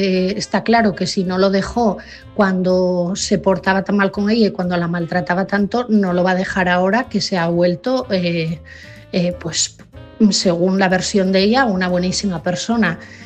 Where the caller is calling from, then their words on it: Asturias, Spain; de Asturias